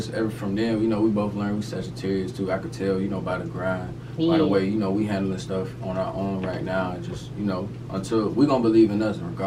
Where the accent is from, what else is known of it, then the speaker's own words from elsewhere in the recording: Atlanta, Georgia, United States; But you know, I grew up here on the east side of Atlanta. I was born on DeKalb Medical. Grew up a little bit on Gresham Road. And we moved out to the east side, and Stone Mountain and Lathonia area like that.